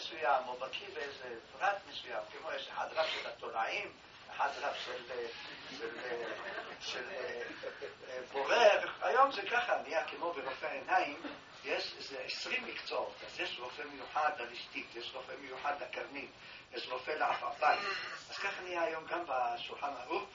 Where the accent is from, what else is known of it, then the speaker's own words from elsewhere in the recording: Jerusalem, Jerusalem District, Israel; אנחנו גדלנו בירושלים